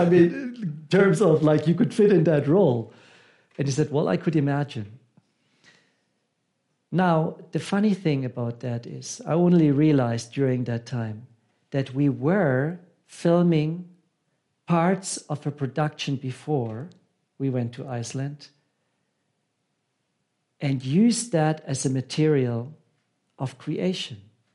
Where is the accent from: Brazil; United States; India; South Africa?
South Africa; I said, you know, as a South African, it is cold.